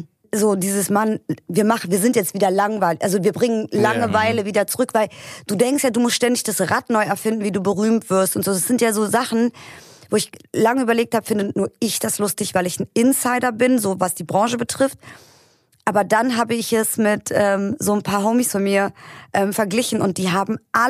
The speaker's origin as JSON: {"language": "German", "region": "Berlin", "country": "Germany", "tie": "born or raised there", "said": "ich komme ja auch aus Berlin-Kreuzberg, ich bin da aufgewachsen"}